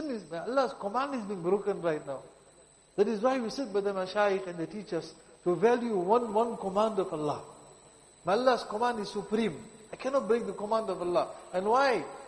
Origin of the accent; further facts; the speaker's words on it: South Africa; my ill thinking as a South African, growing up in a spoiled environment